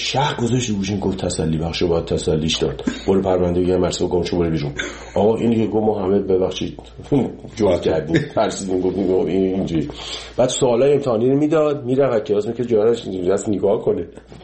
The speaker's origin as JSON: {"language": "Persian", "country": "Iran", "moved": "yes", "said": "30 سال 30 خورده سال که از ایران من اومدم بیرون"}